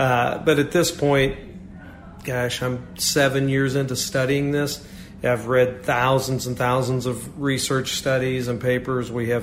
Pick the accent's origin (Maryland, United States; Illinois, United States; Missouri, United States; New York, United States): Missouri, United States; Kansas City; I'm born and raised in Kansas City. I love Kansas City.